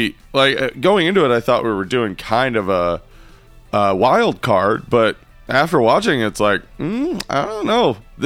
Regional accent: the South, United States; Yeah, but I mean, we're from the South, and I've certainly been deep enough in the holler that I've had to have somebody who barely is understandable translate for me somebody who is less understandable.

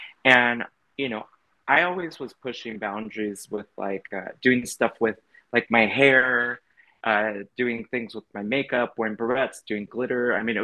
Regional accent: Costa Mesa, California, United States; I'm from Orange County originally. You know, I was pretty much grew up in Costa Mesa. And for anyone who's from Orange County, they know how conserva

